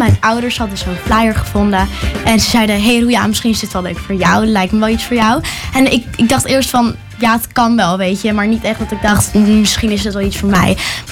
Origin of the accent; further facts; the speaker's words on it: Amsterdam, North Holland, Netherlands; born there; Ik ben 11 jaar. Ik ben geboren in Amsterdam.